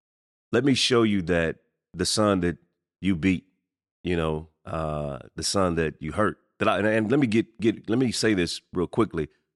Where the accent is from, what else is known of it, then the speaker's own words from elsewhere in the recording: Texas, United States; also born or lived in Chicago, Illinois; So I'm Chicago born, but I'm Texas raised.